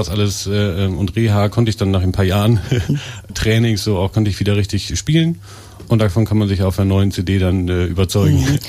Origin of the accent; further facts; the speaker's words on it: Lingen, Lower Saxony, Germany; ich komme aus Lingen eigentlich ursprünglich